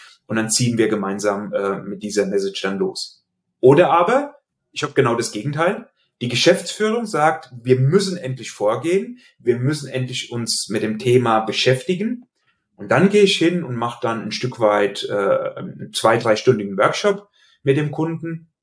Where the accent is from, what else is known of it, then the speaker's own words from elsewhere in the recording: Hesse, Germany; accent: Hessian; An meinem Dialekt, den ich nicht schaffe, ganz zu verbergen, hast du sicherlich gemerkt, dass ich in Hessen beheimatet bin. Ich wohne in Limburg an der Lahn.